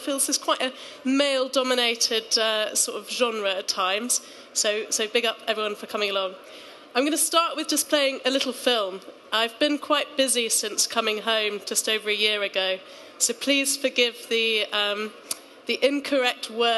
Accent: East Midlands, United Kingdom; So growing up in Rutland, landlocked Rutland

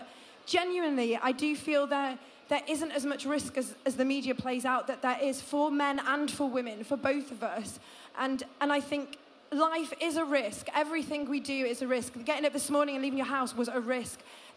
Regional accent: United Kingdom; the biggest thing that we have against us, men and women, is being British

